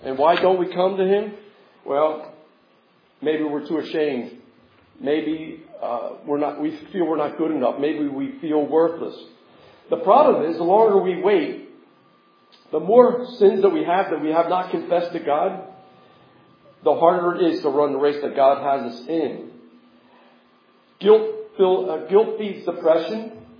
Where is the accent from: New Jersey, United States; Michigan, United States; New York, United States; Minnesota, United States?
New Jersey, United States; Mount Ephraim; I grew up in Mount Ephraim